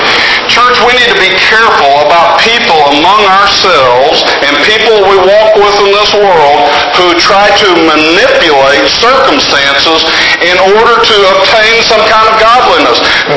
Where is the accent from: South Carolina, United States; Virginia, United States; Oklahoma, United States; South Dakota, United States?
Oklahoma, United States; Now, most of us country folk, people, you know, we grew, you know, I grew up in Oklahoma.